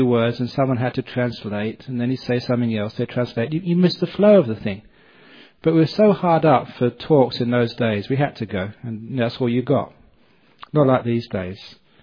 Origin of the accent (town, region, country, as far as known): England, United Kingdom; born or raised there